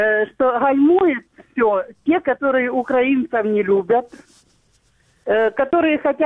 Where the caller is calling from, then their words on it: Dnipro, Dnipropetrovsk Oblast, Ukraine; Дніпропетровська.